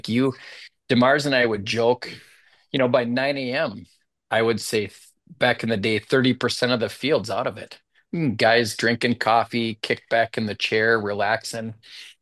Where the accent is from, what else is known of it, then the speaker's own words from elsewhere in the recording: Lino Lakes, Minnesota, United States; So I grew up in Lino Lakes, which is Forest Lake north